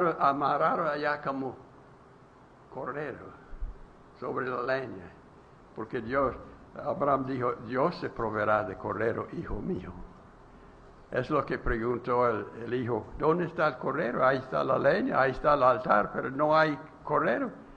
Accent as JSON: {"language": "Spanish", "region": "Texas", "country": "United States", "moved": "as an adult", "lives_now": "Mexico", "said": "Yo tengo que ser sujeto a la ley de México, aunque soy de los Estados Unidos. Bueno, he vivido. Yo dije el otro día, yo soy yucatejano."}